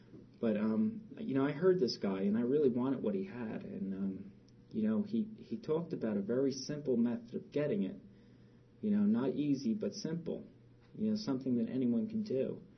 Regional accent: Roselle, United States; You know, growing up in Roselle, we had a lot of things.

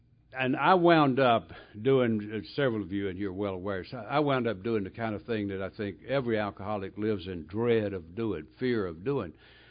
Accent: North Carolina, United States; I grew up in Mayberry down there in North Carolina. And we didn't have street crime on every corner.

